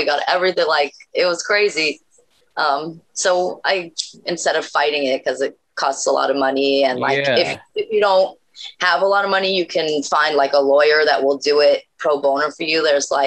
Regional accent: Massachusetts, United States; We started the band in upstate New York in the middle of New York, and I'm from Western Mass.

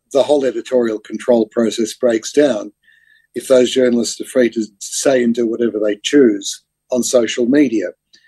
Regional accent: Australia; It concerned me as an Australian citizen. It concerned me as a member of the Jewish community

